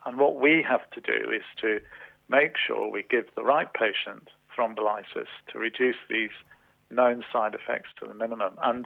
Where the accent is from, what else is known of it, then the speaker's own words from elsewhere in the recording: United Kingdom; now in Australia; I, as you can tell from my accent, I came from the United Kingdom